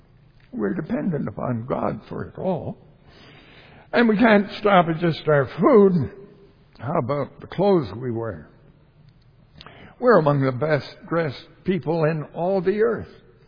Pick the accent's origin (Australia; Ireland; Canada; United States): Canada; British Columbia; I'm from the Okanagan, you see.